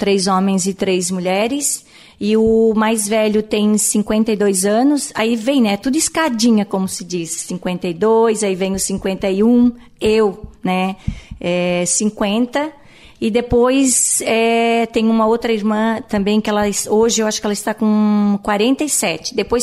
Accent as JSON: {"language": "Portuguese", "town": "Urussanga", "region": "Santa Catarina", "country": "Brazil", "tie": "born or raised there", "said": "Eu nasci, na realidade, e me criei, nasci em Uruçanga, né? Mas a minha infância foi na Santa Rosa, que os meus pais moravam lá."}